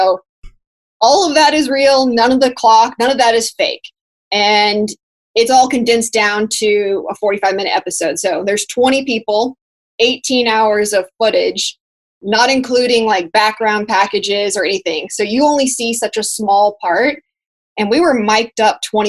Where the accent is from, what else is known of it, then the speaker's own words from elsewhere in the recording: Dallas, Texas, United States; So we're both from Dallas as well.